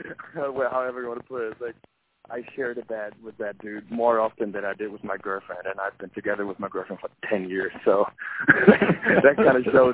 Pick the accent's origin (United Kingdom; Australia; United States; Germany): Germany; we're like from Germany, you know, like we're young dudes from Germany.